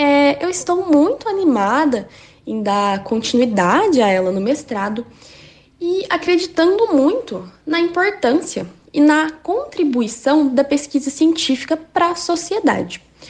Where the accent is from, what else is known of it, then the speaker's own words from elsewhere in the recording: Cambé, Paraná, Brazil; Eu tenho 22 anos, sou da cidade de Cambé e atualmente estou fazendo mestrado em Geografia no programa de pós-graduação de Geografia da UEL.